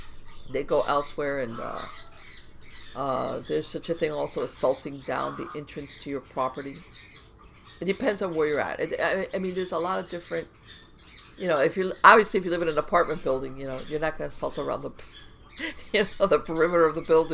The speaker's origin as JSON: {"language": "English", "region": "Florida", "country": "United States", "tie": "born or raised there", "said": "And again, because I'm bilingual, I grew up in South Florida."}